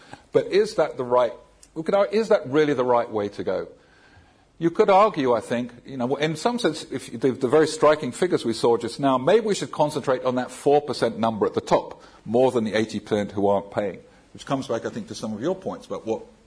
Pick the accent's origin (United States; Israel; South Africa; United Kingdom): United Kingdom; And as a Brit, I can't really help but think